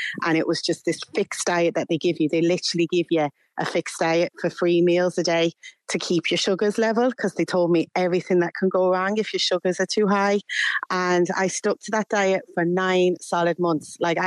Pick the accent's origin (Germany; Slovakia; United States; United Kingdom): United Kingdom; Manchester, North West England; I'm from Manchester in England.